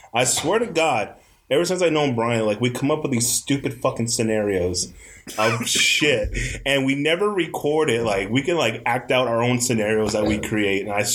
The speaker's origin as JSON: {"language": "English", "town": "Winnetka", "region": "Illinois", "country": "United States", "said": "from Winnetka."}